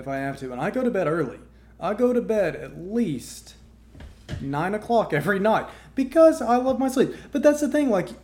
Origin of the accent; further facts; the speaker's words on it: Arkansas, United States; I really love where I grew up in South Arkansas. I love rural Arkansas